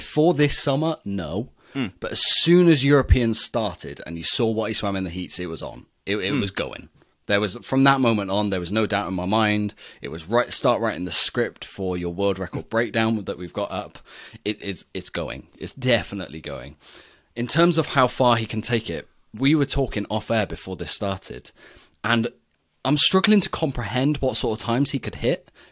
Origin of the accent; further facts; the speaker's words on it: United Kingdom; we do focus on British swimming a lot because we are British. We like to promote our home nation as much as we can.